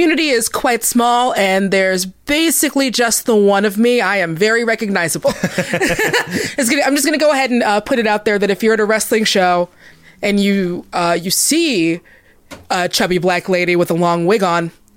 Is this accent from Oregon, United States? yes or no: no; Seattle, Washington, United States; I'm from Seattle and I love most of those boys.